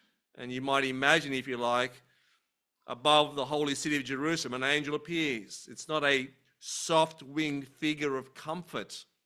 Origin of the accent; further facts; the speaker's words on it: Australia; We're too Australian. We think of God and say, "Should be right, mate."